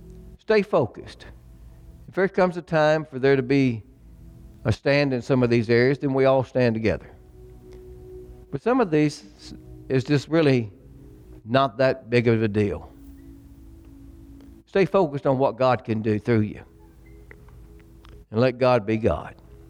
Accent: United States; But it didn't change the fact that I'm still an American.

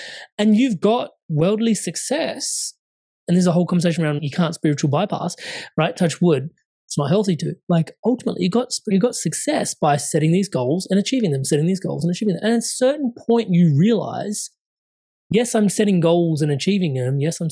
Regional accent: India; I'm Indian. Like we love all the herbs and spices.

